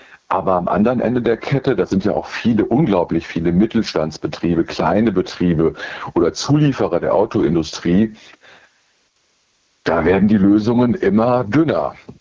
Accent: Frankfurt, Hesse, Germany; ich komme aus Frankfurt

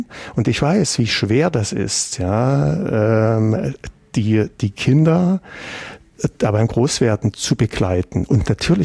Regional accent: East Germany, Germany; also ich bin in der DDR groß geworden

